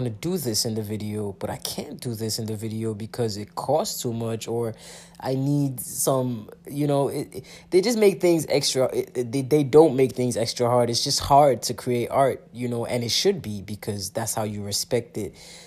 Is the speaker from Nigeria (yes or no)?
yes; Nigeria; I'm a Nigerian, first of all, so... but I haven't always felt, you know, like I make music for Nigerians.